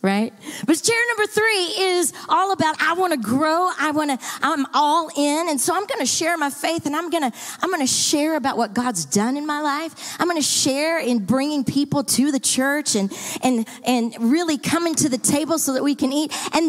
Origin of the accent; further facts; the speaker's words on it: Dallas, Texas, United States; You know, I come from the South. I come from the Bible Belt of the Bible Belt. I've come from Dallas, Texas, which is the buckle of the Bible Belt. Right? I love my city.